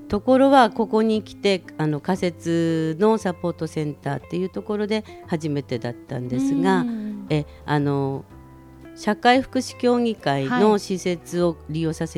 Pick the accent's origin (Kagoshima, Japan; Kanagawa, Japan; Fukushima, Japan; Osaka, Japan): Fukushima, Japan; 私も会津の方から来たんですが、